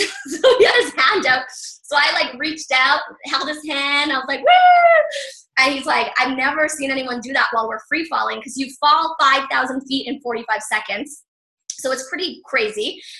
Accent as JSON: {"language": "English", "town": "Calgary", "region": "Alberta", "country": "Canada", "tie": "born there", "said": "So I was born in Calgary, Alberta in 1979. Yes, now you know how old I am."}